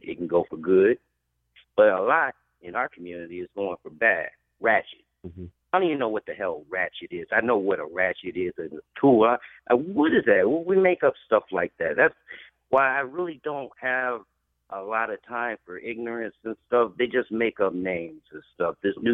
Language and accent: English; Detroit, Michigan, United States; now in Ann Arbor, United States; Well, I was born and raised in Detroit, but I stay in Ann Arbor.